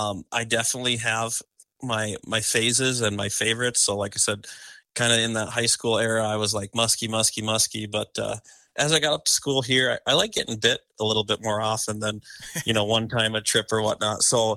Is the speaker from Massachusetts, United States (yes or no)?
no; St. Cloud, Minnesota, United States; I grew up in St. Cloud, Minnesota, so central Minnesota, but my family vacationed up north.